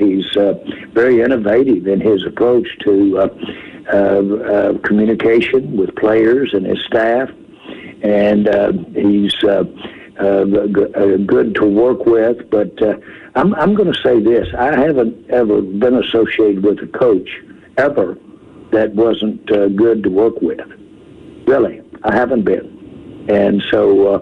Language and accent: English; Arkansas, United States; I was raised in Arkansas